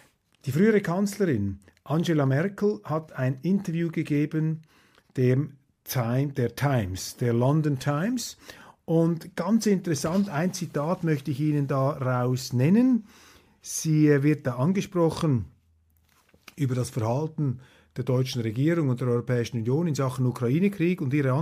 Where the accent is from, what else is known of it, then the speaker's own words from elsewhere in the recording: Switzerland; wo es dir also als Schweizer schlichtweg die Schuhe auszieht, wenn man dem zuhört.